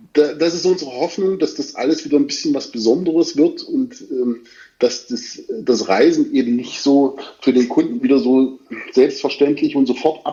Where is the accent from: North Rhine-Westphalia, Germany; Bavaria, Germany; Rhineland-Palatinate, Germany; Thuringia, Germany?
Thuringia, Germany; Bad Langensalza; das touristische Geschehen in meiner Heimat, in der schönen Stadt von Bad Langensalza